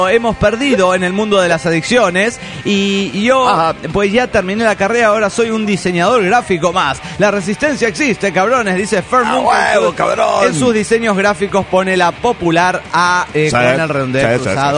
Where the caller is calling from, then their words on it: San Martín de los Andes, Neuquén, Argentina; de San Martín de los Andes.